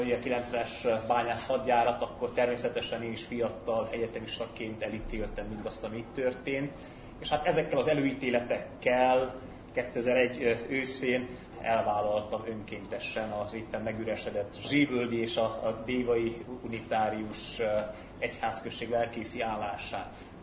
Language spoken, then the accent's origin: Hungarian; Cluj-Napoca, Cluj County, Romania; megpróbáltam kolozsváriként megközelíteni az itteni életet